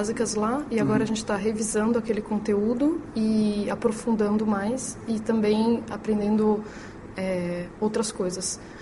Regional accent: Campinas, São Paulo, Brazil; De Campinas mesmo.

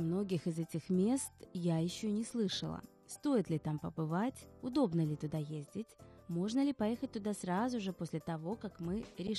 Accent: Belarus; now in Beijing, China; Я из Беларуси, это северо-запад, и я привыкла немного к другому климату.

